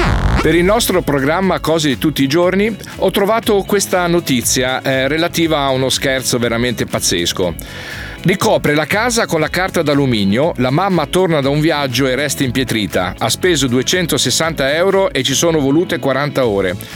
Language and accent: Italian; Bologna, Emilia-Romagna, Italy; di nome e di fatto ovviamente. Vengo da Bologna, sono un diversamente giovane e novello pensionato.